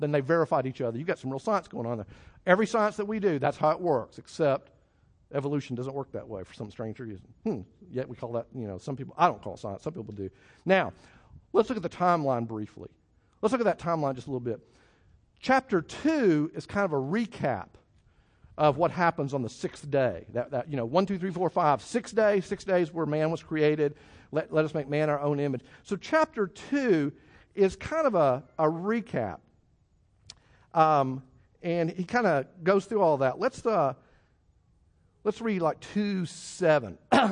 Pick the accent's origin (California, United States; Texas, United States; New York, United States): Texas, United States; Now, I grant you, and I'm from Texas, so I can talk about cows.